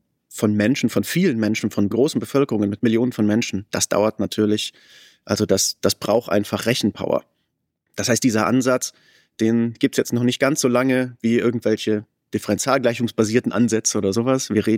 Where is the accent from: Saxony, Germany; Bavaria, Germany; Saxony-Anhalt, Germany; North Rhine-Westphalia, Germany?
North Rhine-Westphalia, Germany; Münster; Ich komme zum Beispiel aus Münster. Das ist eine Studentenstadt. Da haben wir ganz viele Einpersonenhaushalte.